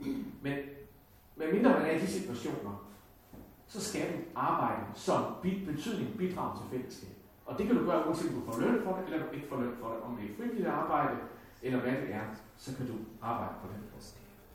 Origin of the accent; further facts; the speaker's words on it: Billund, Region of Southern Denmark, Denmark; Og jeg kom fra så almindeligt, kedeligt, jysk, middelklasse hjem. Jeg voksede op og følte, jeg voksede op i Billund, ligesom Billundsposten kalder Danmarks Las Vegas. Og der kommer jeg fra.